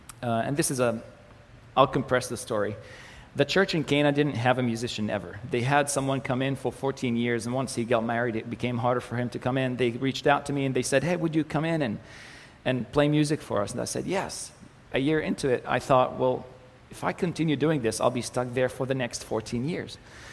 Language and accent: English; Israel; first language Arabic; English is a second language; an Israeli Arab, because growing up, I had to learn Arabic in school because it's my mother tongue, Hebrew as the language of the country, and Israel and English as the language of the world.